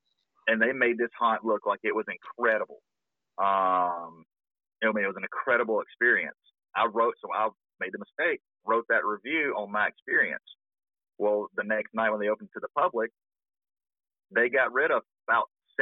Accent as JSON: {"language": "English", "town": "Birmingham", "region": "Alabama", "country": "United States", "said": "Our home base is, Alabama. I'm from Birmingham, Alabama."}